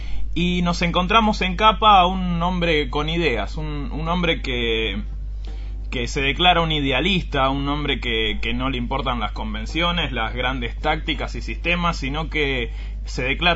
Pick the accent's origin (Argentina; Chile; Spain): Argentina; Me gusta saber sobre las raíces para conocer quiénes somos los argentinos.